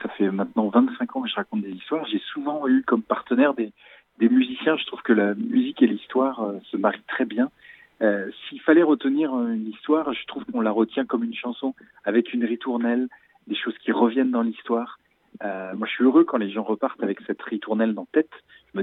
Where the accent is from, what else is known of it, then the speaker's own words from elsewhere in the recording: Fontenay-le-Comte, Pays de la Loire, France; Moi, je viens de Vendée, du sud de la Vendée, la région de Fontenay-le-Comte. J'ai grandi dans un pays de légende, en fait, pas très loin de la tour de la Fée Mélusine.